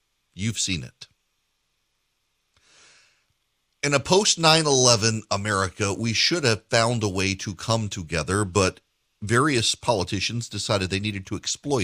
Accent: United States; And I don't just say that because I'm an American.

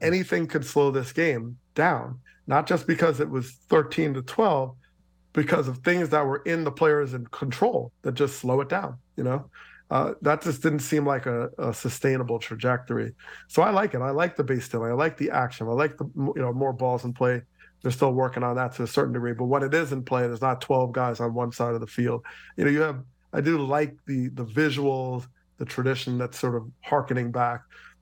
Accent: Teaneck, New Jersey, United States; I went to high school in my hometown of Teaneck, New Jersey

